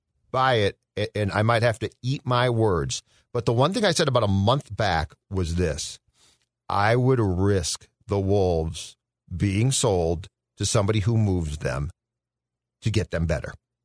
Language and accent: English; Florida, United States; This reminds me of my home growing up in Florida.